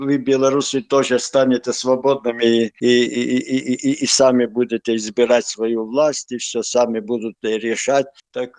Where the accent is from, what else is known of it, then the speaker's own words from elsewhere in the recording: Lithuania; first language Lithuanian; Russian is a second language; Я сам литовец. Я литовец, поэтому я уже как бы два языка знаю, русский и литовский.